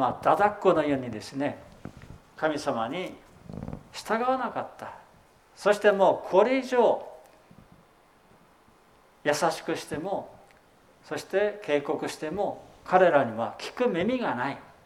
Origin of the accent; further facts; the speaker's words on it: Akita, Japan; ふるさとの秋田に帰って、母に会おうと思っていましたけれども